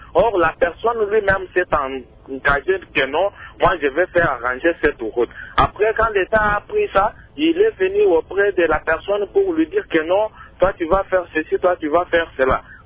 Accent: Mbuji-Mayi, Kasaï-Oriental, DR Congo; Surtout ici chez nous en Bujumayi. Nous avons, notre environnement n'est pas bon, pour bien dire.

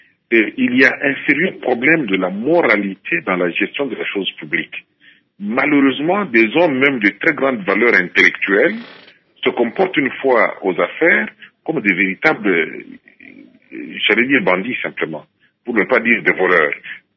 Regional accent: DR Congo; nous sommes nombreux de Congolais qui l'avons entendu, même dans la presse a été écrit.

